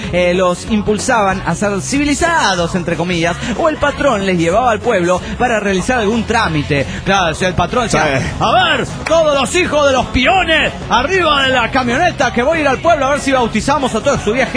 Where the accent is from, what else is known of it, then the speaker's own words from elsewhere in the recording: Mar del Plata, Buenos Aires Province, Argentina; Me presento, soy de Mar del Plata